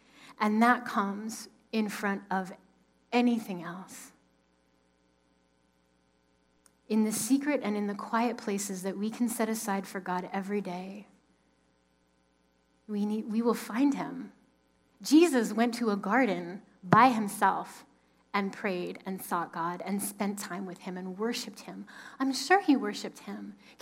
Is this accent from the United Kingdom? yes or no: yes; England, United Kingdom; born there; I was born in England, and my father is English, and my mother had met him in England